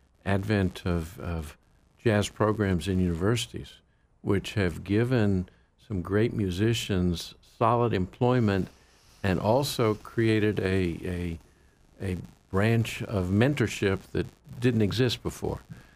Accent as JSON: {"language": "English", "town": "Miami", "region": "Florida", "country": "United States", "tie": "born or raised there", "said": "where I grew up in Miami, Florida, Miami in many ways was a musical wasteland."}